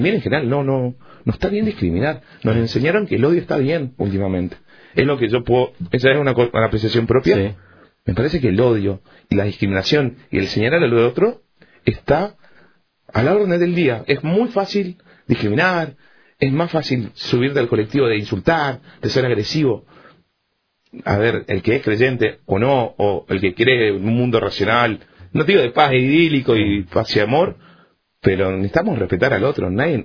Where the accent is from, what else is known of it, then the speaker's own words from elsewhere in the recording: Argentina; No, yo soy argentino y soy judío. Primero soy argentino, después soy judío.